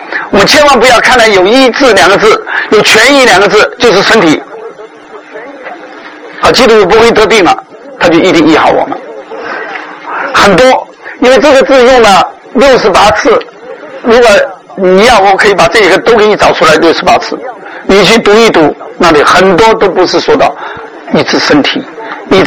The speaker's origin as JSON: {"language": "Chinese", "country": "China", "said": "我因为我是从大陆来的，可能你们没有听过"}